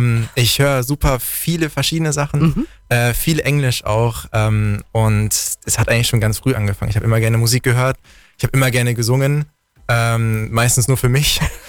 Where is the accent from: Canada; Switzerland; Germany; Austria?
Germany; Sonthofen, Bavaria; also born or lived in Immenstadt; ich komme aus Sonthofen, bin in Immerstadt geboren. Also meine Eltern kommen aus Ostfriesland, deswegen Norddeutsch. Habe deswegen auch keinen Akzent. Ich bin 26 Jahre alt.